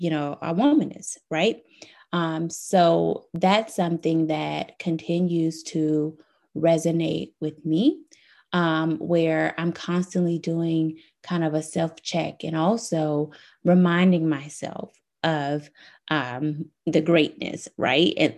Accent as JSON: {"language": "English", "region": "the South", "country": "United States", "tie": "born or raised there", "said": "growing up in the Deep South really has shaped a lot of my perceptions as well in terms of America and schools and education and so forth."}